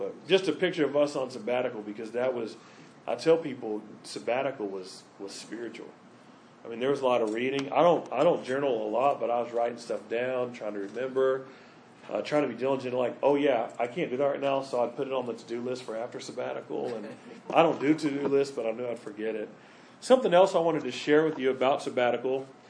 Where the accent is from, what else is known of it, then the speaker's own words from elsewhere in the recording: Mansfield, United States; I mean, in my hometown of Mansfield, they got FCA there.